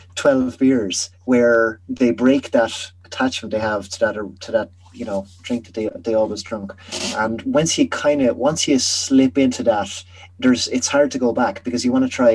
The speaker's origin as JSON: {"language": "English", "region": "County Offaly", "country": "Ireland", "said": "So within my kind of group of friends, like I'm from Offaly originally, and I've got a group of friends from Offaly"}